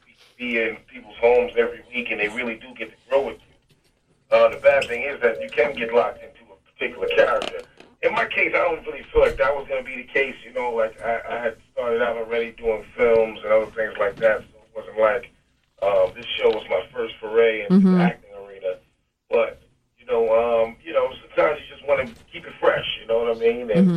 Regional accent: New York, United States; and I'm a New Yorker, so I always feel like I'm a New Yorker, you know, I know what's going on

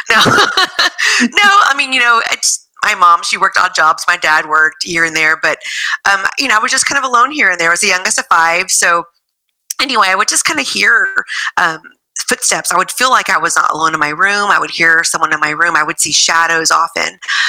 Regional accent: Galveston, Texas, United States; I'm originally from Galveston, mm-hmm. which is probably the most haunted city in Texas.

